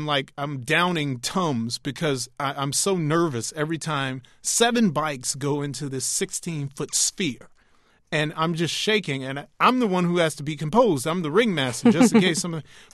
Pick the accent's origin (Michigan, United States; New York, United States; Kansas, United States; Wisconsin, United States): New York, United States; New York City; You know, one of the wonderful things about growing up in New York City is you gain a whole lot of great common sense.